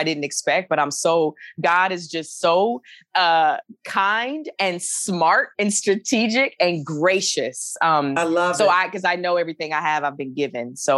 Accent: Alabama, United States; I'm from Alabama. From the deep, dirty South.

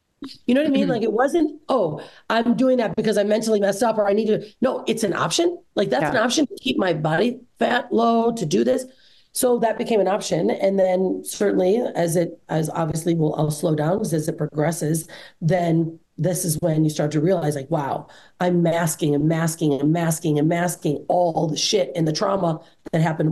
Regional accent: Detroit, Michigan, United States; So what I did is I go to California from Michigan, so I'm from Detroit.

